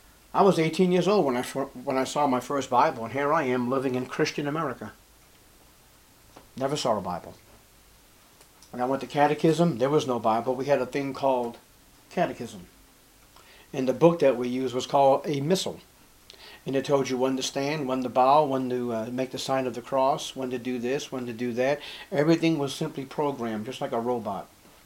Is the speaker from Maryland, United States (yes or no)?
no; Boston, Massachusetts, United States; And then I told her, I'm from Boston, I'm at the base, I'm going to be a cook